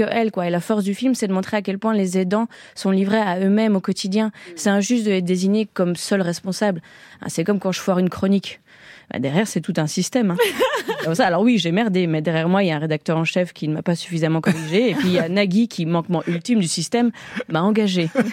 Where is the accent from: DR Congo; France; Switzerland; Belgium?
Belgium; Par contre, moi, je suis belge.